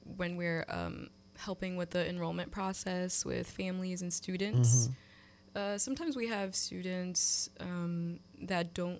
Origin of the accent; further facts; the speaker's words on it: New York City, New York, United States; born there; That's actually where my parents first migrated to. That's where I was born in New York City.